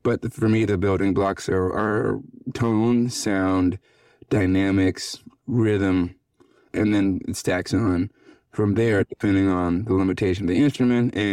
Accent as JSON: {"language": "English", "region": "the South", "country": "United States", "tie": "born or raised there", "said": "And I grew up in the South, and melodies and rhythms seemed just so simple in comparison to everyone else around me."}